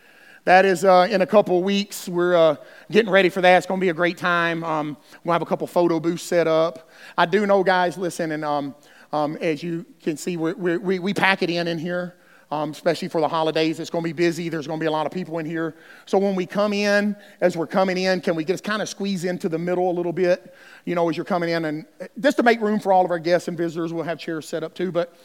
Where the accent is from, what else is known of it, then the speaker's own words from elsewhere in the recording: Alabama, United States; Okay, depending on where you're from, I'm from Alabama. No, it's Philemon. P-H-I-L spells Phil, where I'm from.